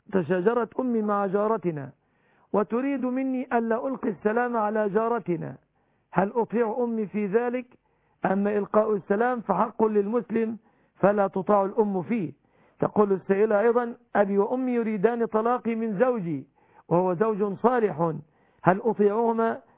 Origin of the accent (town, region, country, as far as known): Egypt